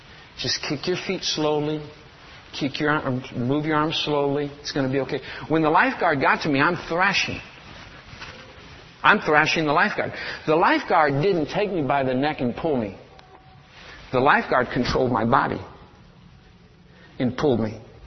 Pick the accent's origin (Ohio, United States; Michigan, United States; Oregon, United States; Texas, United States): Michigan, United States; Now, when I grew up in Michigan, I grew up out in the country in an old farmhouse. I grew up 5 miles from town.